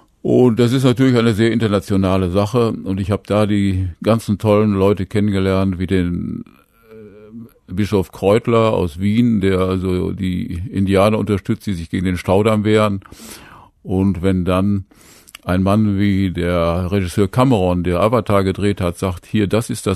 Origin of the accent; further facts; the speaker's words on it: North Rhine-Westphalia, Germany; Es gibt hier so schöne, nette Geschäfte, die es bei uns im Sauerland gibt.